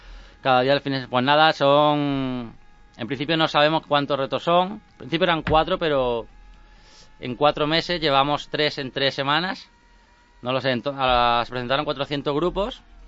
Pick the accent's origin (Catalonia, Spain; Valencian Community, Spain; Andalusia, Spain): Andalusia, Spain; Málaga; now in Madrid, Spain; que es al contrario que yo soy de Málaga y vivo en Madrid.